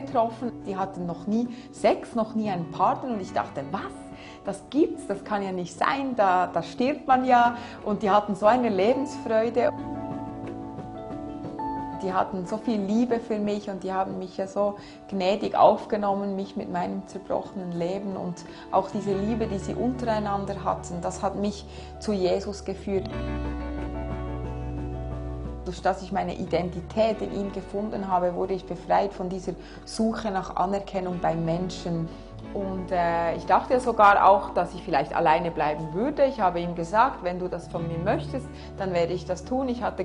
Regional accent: Bern, Switzerland; Ich bin 44 Jahre alt, ich komme aus Bern.

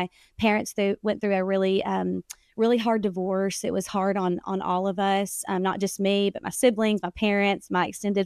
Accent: Arkansas, United States; So I was raised in Arkansas. The listeners probably hear a little bit of that when they hear me talk. I was raised in small town Arkansas.

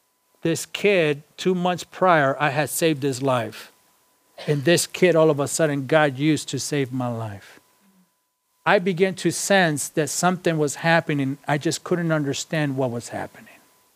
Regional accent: Los Angeles, California, United States; I said, I'm from East LA.

